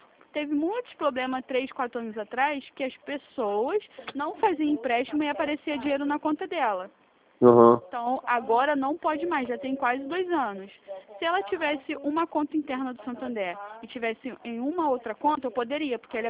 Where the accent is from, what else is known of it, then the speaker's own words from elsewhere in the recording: Rio de Janeiro, Brazil; Eu sou daqui de Campo Grande.